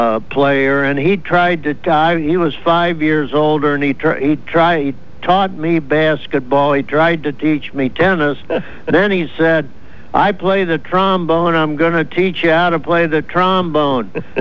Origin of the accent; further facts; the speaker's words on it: Dayton, Ohio, United States; I grew up in Dayton, Ohio. In those days, it was 140 miles away, and it took 4 hours to get there.